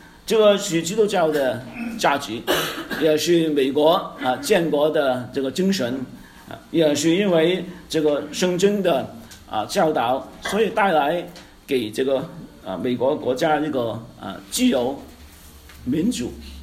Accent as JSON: {"language": "Chinese", "country": "Hong Kong", "said": "因为我跟师母都是从香港来的，我们当中也有很多的弟兄姐妹也是从香港来的"}